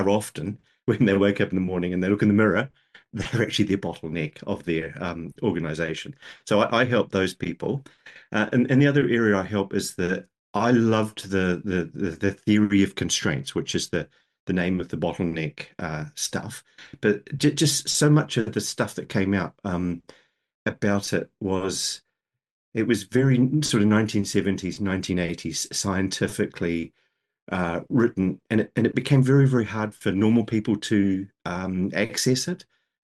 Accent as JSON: {"language": "English", "region": "Nelson", "country": "New Zealand", "tie": "born or raised there", "also_born_or_lived": "Scotland / Ireland", "said": "I live in New Zealand. I grew up in New Zealand, but I moved away in my 20s to live in Scotland and Ireland. So I learned a few more vowels when I did that."}